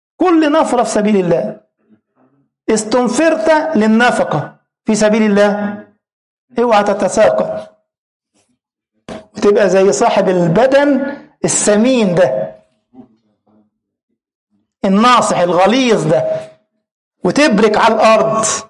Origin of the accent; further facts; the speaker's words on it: Egypt; ناصح عندنا في مصر يعني فاهم